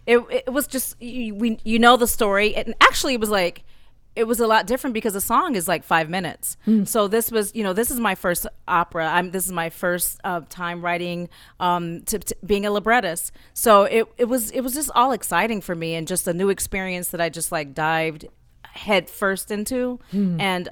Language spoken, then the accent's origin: English; Oakland, California, United States; I'm from Oakland, California.